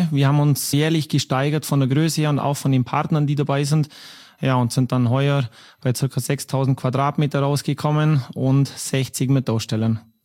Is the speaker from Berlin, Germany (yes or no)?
no; Bavaria, Germany; Gibt eigentlich keine Frage, was meine Antwort ist als richtiger Allgäuer.